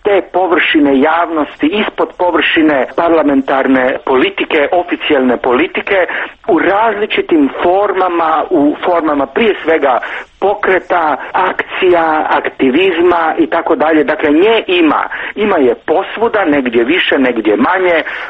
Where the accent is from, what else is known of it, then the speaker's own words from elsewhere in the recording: Croatia; ja dolazim iz Hrvatske